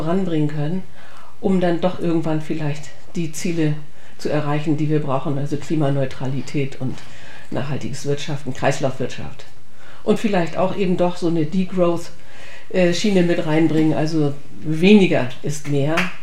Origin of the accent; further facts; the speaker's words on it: Hamburg, Germany; Ich komme aus Hamburg, ne?